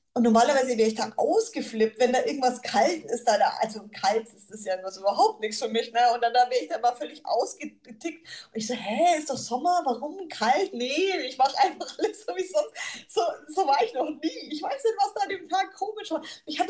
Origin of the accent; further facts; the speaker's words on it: Bayreuth, Bavaria, Germany; Ich komme aus Bayreuth, das ist 70 Kilometer weg.